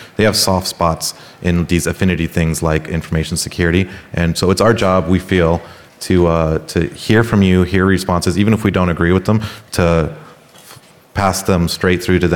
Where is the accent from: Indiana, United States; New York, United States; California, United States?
California, United States; Well, it is, I'm from California. As of this year, I'm a minority in California